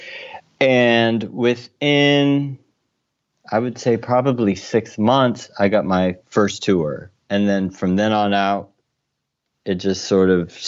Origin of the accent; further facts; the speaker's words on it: Grand Rapids, Michigan, United States; now in Chicago, United States; it's a very sort of easy move when you're in the Midwest, because I was from Grand Rapids, Michigan. We went to school in Kalamazoo, Michigan